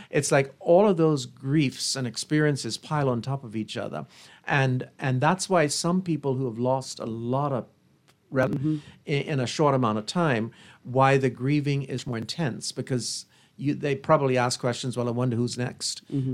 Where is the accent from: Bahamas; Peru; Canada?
Bahamas; Where the minute people hear, like, I'm from the Bahamas, it's like, oh, you know Pastor Miles Monroe.